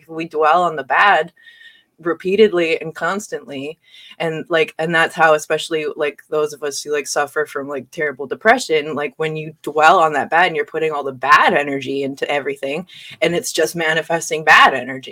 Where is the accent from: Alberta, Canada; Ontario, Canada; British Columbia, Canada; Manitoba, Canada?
Manitoba, Canada; I grew up just outside of Winnipeg and I moved to Windsor to train.